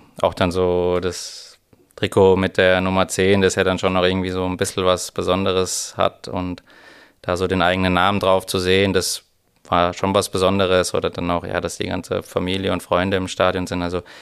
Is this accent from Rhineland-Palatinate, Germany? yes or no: yes; Rhineland-Palatinate, Germany; auch als Pfälzer kommt man ja gar nicht drum herum, immer mal wieder ein Spiel zu schauen.